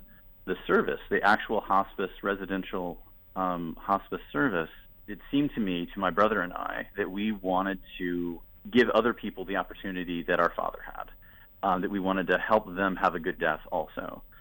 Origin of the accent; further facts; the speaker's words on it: Bloomington, United States; I was born and raised in Bloomington